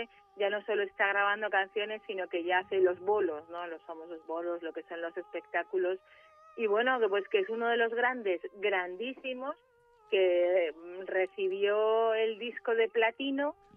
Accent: San Sebastián, Basque Country, Spain; born there; also born or lived in Madrid; Yo nací en San Sebastián, pero soy un poco de Madrid también

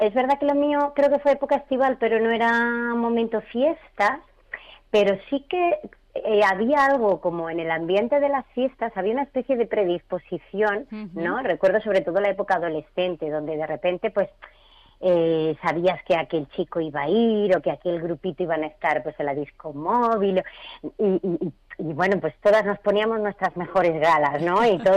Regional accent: Vilaseca, Catalonia, Spain; Pues yo soy de Vilaseca, que es un pueblo de Tarragona, de la provincia de Tarragona, justito al lado del Port Aventura

